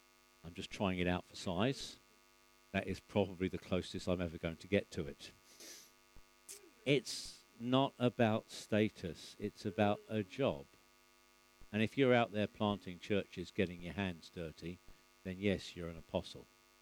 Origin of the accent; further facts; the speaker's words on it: England, United Kingdom; as an Englishman, I'm full of complaints and grumbling